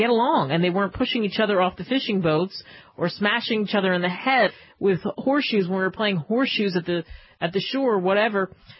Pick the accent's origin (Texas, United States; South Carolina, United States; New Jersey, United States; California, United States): New Jersey, United States; growing up in Jersey